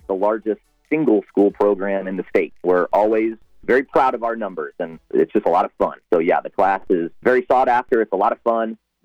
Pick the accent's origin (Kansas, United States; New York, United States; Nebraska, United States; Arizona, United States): Nebraska, United States; Omaha; I grew up in South Omaha. I actually went to South. I'm a grad of South. 2005 graduated. It's my community. It's my neighborhood.